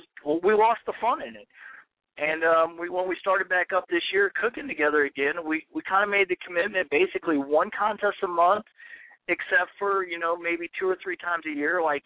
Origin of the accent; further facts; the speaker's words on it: St. Louis, Missouri, United States; because being from St. Louis, you know, growing up in St. Louis and you're hearing about the Royal and everything